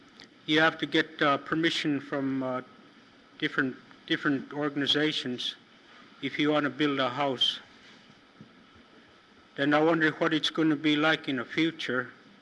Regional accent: Alaknak, Alaska, United States; I'm from Alaknak.

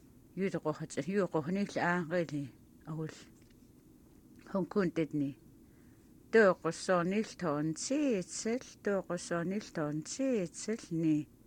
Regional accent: Huslia, Alaska, United States

